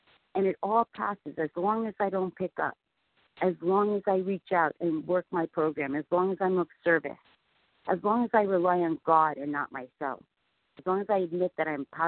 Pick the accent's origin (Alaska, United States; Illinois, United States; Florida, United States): Florida, United States; Vero Beach; I'm from Vero Beach, Florida.